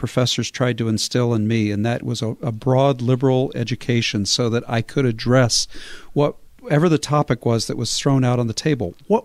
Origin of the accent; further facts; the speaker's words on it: Texas, United States; I grew up in Texas, and of course, Texans have this sense of history because of the Alamo and the Battle of San Jacinto and all this.